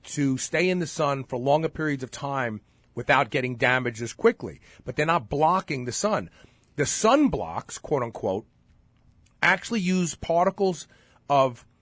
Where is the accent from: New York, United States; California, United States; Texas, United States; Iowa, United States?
New York, United States; Brooklyn; I'm there with Rodney Dangerfield. We're both from Brooklyn.